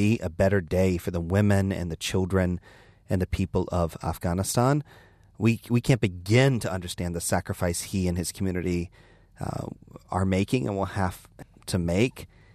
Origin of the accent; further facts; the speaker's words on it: United States; And as an American, I just have to say, like, you know, I feel as an American citizen, just a personal responsibility